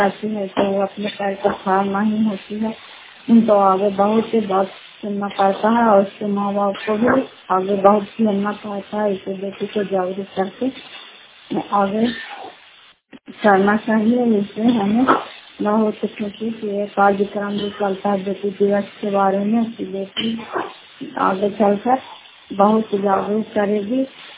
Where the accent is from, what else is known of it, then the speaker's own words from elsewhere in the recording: Fatehpur, Bihar, India; घर फतेहपुर पंचायत मकौता जिला नालंदा प्रापसरा ब्लॉक की निवासी हूँ।